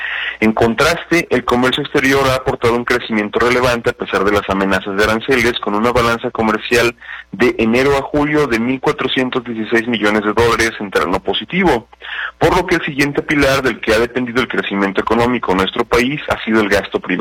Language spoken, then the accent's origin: Spanish; Mexico; Cada vez más somos los mexicanos también que dependemos del uso de tarjetas de crédito